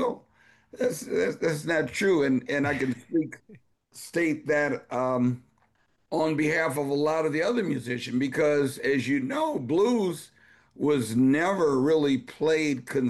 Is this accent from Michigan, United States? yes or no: no; Los Angeles, California, United States; also born or lived in Chicago; basically, I'm a Chicago native because that's where we lived before I moved to Los Angeles at about the age of five, and I grew up there